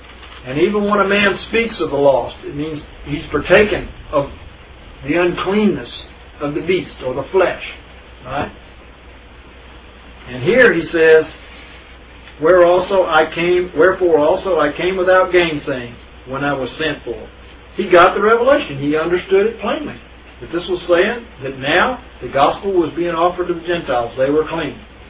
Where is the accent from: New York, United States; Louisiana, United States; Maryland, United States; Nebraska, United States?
Louisiana, United States; I come from Louisiana. We eat boudin over there.